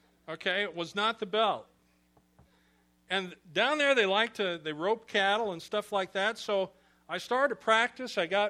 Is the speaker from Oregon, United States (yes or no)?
no; Illinois, United States; I was from Illinois, from the other side of the Mississippi River